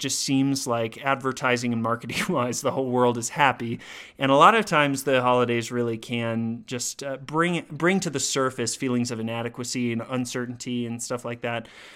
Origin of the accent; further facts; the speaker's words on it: Dallas, Texas, United States; So I grew up in Dallas, Texas, and so we'll go down. My parents are still down there